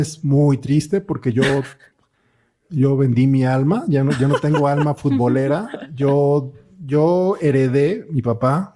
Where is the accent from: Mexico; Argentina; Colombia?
Mexico; Mexico City; Yo soy de aquí de la Ciudad de México, ¿no?